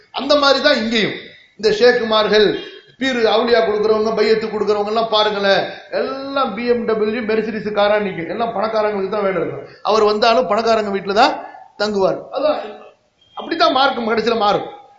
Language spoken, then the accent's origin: Tamil; Karaikal, Puducherry, India; நான் வந்து காரைக்காலை சேர்ந்தவன், புரியுதா?